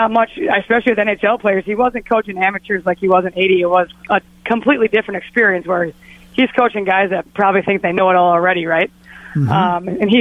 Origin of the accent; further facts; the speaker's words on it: Minnesota, United States; I think him being in the Olympic Village and seeing us Minnesotans, he kind of gave us extr